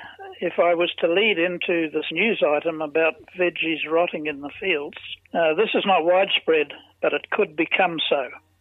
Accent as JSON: {"language": "English", "town": "Pukekohe", "region": "Auckland", "country": "New Zealand", "said": "from Pukekohe. I've been in the vegetable industry for 60 years and our specialty at our farm is producing celery."}